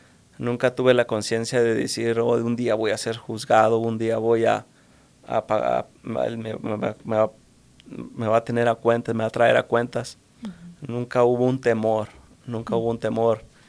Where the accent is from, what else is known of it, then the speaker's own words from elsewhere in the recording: Valparaíso, Zacatecas, Mexico; Bueno, yo vengo de Valparaíso, Zacatecas, México.